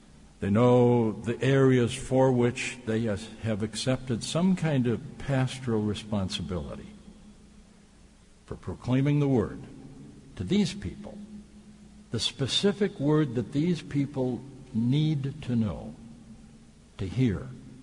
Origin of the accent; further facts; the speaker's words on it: Racine, Wisconsin, United States; However, I grew up in Racine